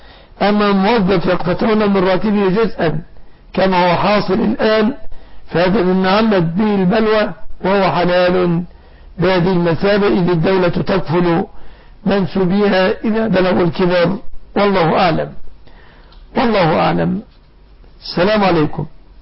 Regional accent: Egypt; بلادنا مصر

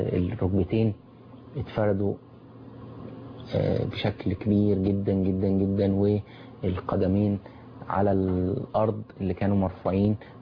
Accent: Egypt; احنا عندنا هنا في مصر

